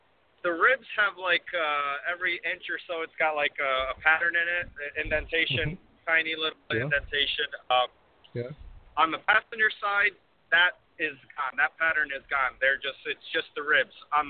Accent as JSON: {"language": "English", "region": "New Jersey", "country": "United States", "lives_now": "Mississippi, United States", "said": "From Mississippi, or I'm in Mississippi from New Jersey."}